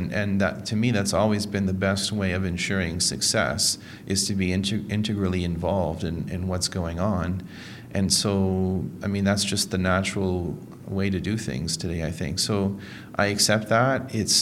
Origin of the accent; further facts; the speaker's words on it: Moncton, New Brunswick, Canada; I come from Moncton, New Brunswick.